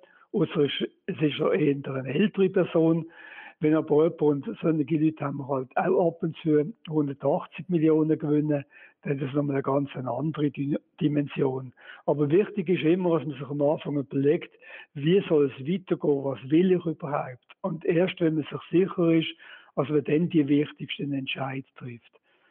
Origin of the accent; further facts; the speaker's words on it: Switzerland; in Deutschland ist es nicht anders, zum Beispiel als bei uns in der Schweiz, wir finden das eher negativ.